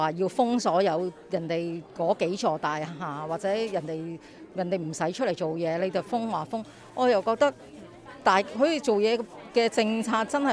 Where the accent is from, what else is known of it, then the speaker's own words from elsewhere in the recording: Hong Kong; 你香港人，香港好似我哋生長，即係我哋喺呢度出世、呢度大嘅人